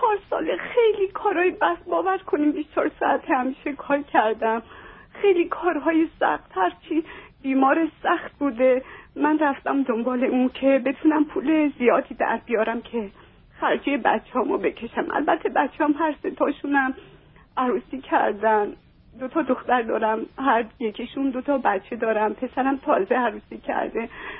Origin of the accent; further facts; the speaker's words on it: Iran; moved away; برای اینکه 31 سال از ایران بیرون اومدم و فارسی حرف نزدم.